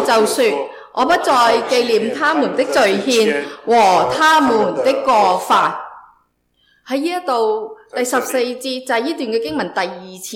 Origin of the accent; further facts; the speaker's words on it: Australia; 啊，我是澳洲人啊嘛，系咪啊？